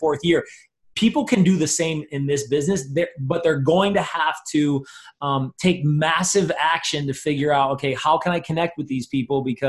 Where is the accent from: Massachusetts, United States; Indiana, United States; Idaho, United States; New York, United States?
New York, United States; now in Las Vegas, United States; because I'm not from Vegas. I'm from New York, right?